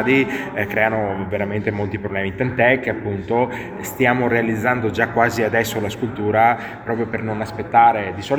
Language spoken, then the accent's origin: Italian; Veneto, Italy; io vengo dal Veneto, quindi terra del Canova